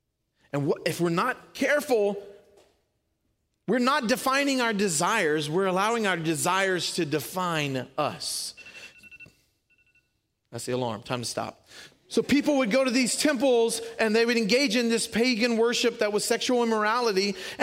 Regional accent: Louisiana, United States; Man, I'm from Louisiana. Nobody doubts that. That shaped who I am. We have bad grammar and everything.

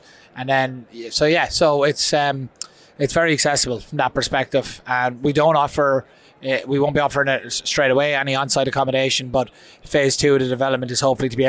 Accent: Leinster, Ireland; No, I'm from County Kildare, so it's not too far from Wicklow. But no, that's I'm a bit of a blow-in from that perspective.

